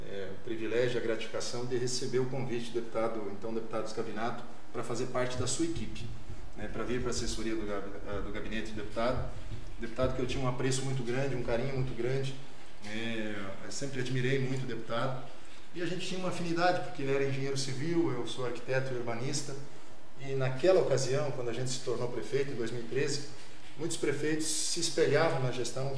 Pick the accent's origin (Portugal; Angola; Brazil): Brazil; Palotina, Paraná; Eu sou nascido aqui, né? Eu sou oestino, nasci em Palotina, quando Maripá ainda pertencia a Palotina.